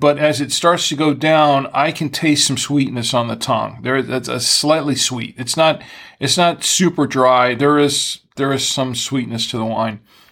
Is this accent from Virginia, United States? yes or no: no; Orlando, Florida, United States; and Orlando, Florida, my hometown, pretty much, $7.99 a bottle.